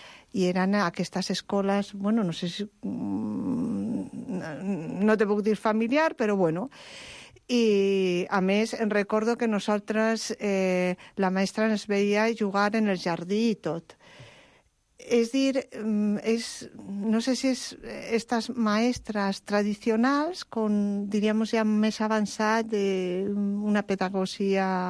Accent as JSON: {"language": "Catalan", "town": "Oviedo", "region": "Asturias", "country": "Spain", "said": "Jo, a Oviedo. Soc asturiana."}